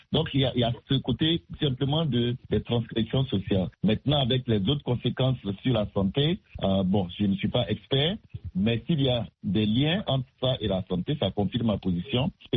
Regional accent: Côte d’Ivoire; now in United States; J'ai grandi en Côte d'Ivoire, en Afrique, et ma position est catégorique.

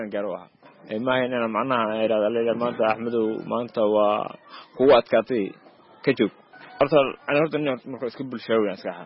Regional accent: Mogadishu, Banaadir, Somalia; moved away; also born or lived in Matwaan, Hiiraan; noloshii waxaan ku soo qaatay magaalada Muqdisho

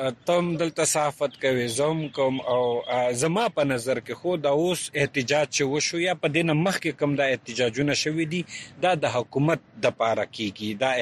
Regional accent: Khyber Pakhtunkhwa, Pakistan; زه به حیثیت د وزیرستان یو وګړی، زما کور په 2009 اپریشن کې

